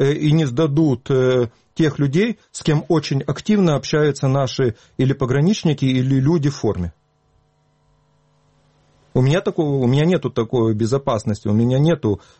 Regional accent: Crimea, Ukraine; Я коренной крымчанин, я родился в Крыму. В Крыму могилы моих прадедов, дедов. Я остаюсь в Крыму. Это моя территория, это моя земля, это моя родина. Там, где я родился.

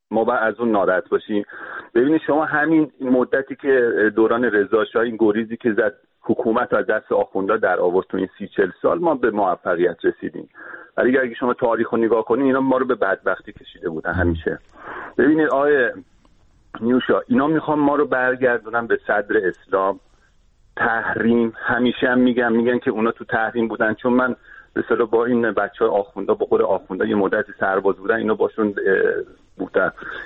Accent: Tehran, Tehran Province, Iran; من خودم بچه تهرانم، جنوب شهر تهرانم.

